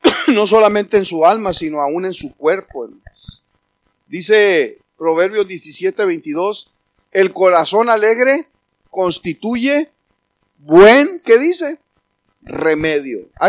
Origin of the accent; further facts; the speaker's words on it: Mexico; porque somos mexicanos, si le estuviera predicando a los rusos ni se los dijera, pero nosotros en México tenemos un dicho que dice: barriga llena.